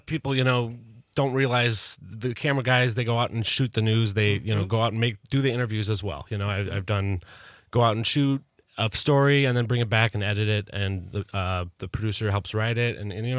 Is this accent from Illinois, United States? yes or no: yes; Chicago, Illinois, United States; now in Madison, United States; I'm from Chicago originally, but came up here to Edgewood College